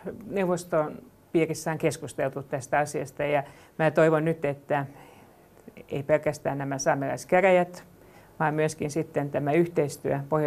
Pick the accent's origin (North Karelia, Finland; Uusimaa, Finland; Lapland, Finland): Uusimaa, Finland; Helsinki; Minä tulen Helsingistä